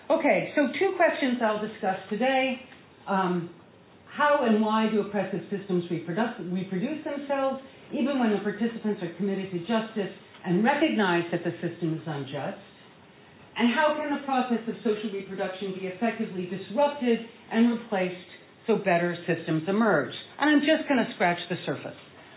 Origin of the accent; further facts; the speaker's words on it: United States; Remember, I'm from the United States.